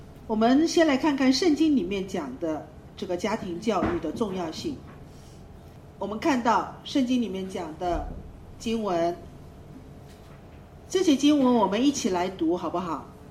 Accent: China; 那我们中国人做父母的，我们常常忽略一个

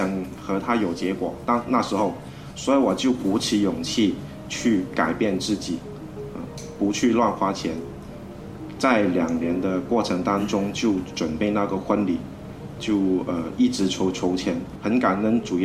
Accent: Zhongshan, Guangdong, China; 我们都是来自广东中山的。

